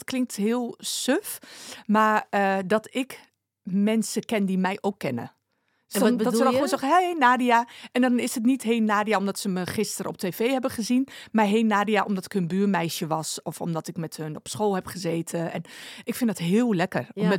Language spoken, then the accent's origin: Dutch; Winterswijk, Gelderland, Netherlands; Ik ben geboren en getogen in Winterswijk. En ik ben eigenlijk gewoon weer terug richting papa en mama.